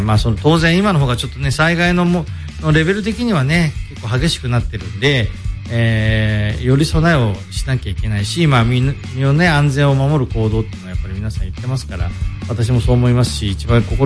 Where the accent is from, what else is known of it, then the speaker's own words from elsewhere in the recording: Toyone, Aichi, Japan; 僕らの時やっぱ雨戸って常にあって、でうちの田舎が豊根だったんで